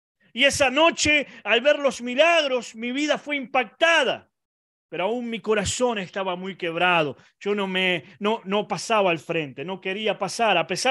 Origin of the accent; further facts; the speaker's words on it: Santa Teresita, Buenos Aires Province, Argentina; allí en la costa argentina, en Santa Teresita, de donde yo soy.